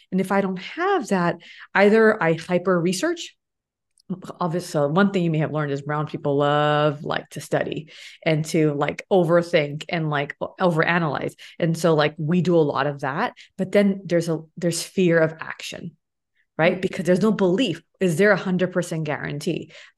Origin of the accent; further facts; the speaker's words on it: United States; a lot of my clients are like me, they're born and brought up in the United States, you know?